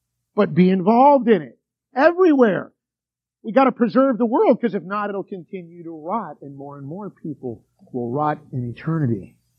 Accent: New York City, New York, United States; born there; as a New Yorker by birth, I can tell you, you can't really eat a good big pretzel without salt.

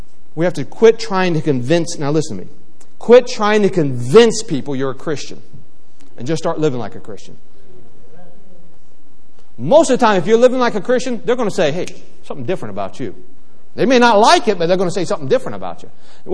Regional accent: West Virginia, United States; when I was a kid, people took guns to school all the time. I'm from West Virginia. There were guns in cars.

